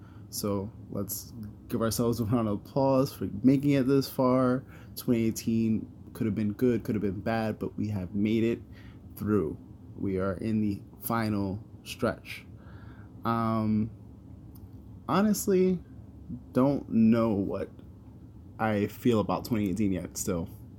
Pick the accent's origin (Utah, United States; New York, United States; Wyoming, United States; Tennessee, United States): New York, United States; So I grew up in New York, Bronx, New York to be specific. I was born and raised in the in the apartment that I am currently living in.